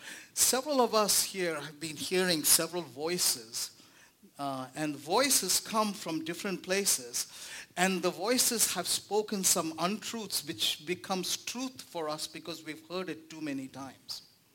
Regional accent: India; So I just found out, just being an Indian, of course.

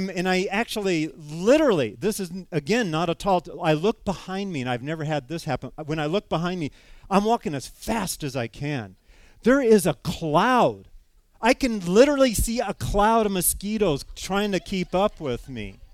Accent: California, United States; Because, man, I'm from California, and we just don't have bald eagles.

